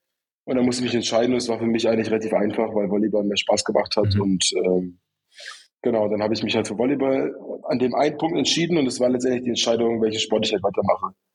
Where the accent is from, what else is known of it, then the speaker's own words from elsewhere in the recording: Eastern Ukraine, Ukraine; first language Russian; German is a second language; bin ich halt im Osten aufgewachsen, so östlich. Mhm. Und da haben wir haben immer Russisch geredet zu Hause. Also meine Eltern sind auch, die reden beide Russisch. Wir haben immer zu Hause Russisch geredet.